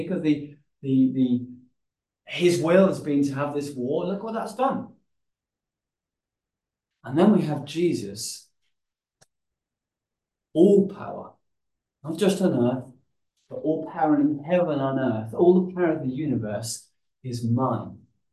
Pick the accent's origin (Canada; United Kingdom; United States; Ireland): United Kingdom; Bath, South West England; born there; I was born in Bath in England. I have a particular place where I was born, a place I grew up, and then we moved around, and then we went to here